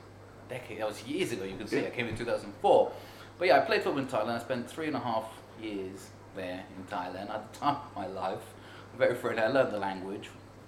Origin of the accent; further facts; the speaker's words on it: London, United Kingdom; Yeah, I grew up in London.